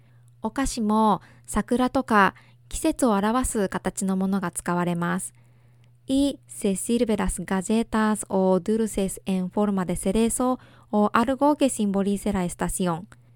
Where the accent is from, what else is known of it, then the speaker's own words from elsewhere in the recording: Japan; Soy japonesa e intérprete de español.